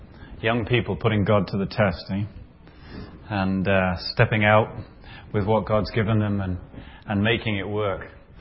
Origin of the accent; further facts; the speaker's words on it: Newcastle, North East England, United Kingdom; moved away; which I come from Newcastle. So that's okay. I came from England in 92.